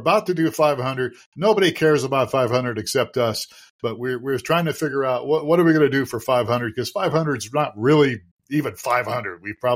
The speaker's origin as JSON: {"language": "English", "region": "Ohio", "country": "United States", "tie": "born or raised there", "lives_now": "Tucson, United States", "said": "I mean, when I grew up in Ohio, allergy season varied, but a lot of time it was summertime for me."}